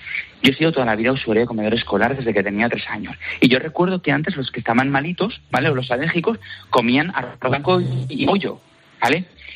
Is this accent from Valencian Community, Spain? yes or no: yes; Valencia, Valencian Community, Spain; Oye, por ejemplo, nosotros somos de Valencia y, pues oye, hay muchísima fruta de temporada que hay que intentar aprovechar.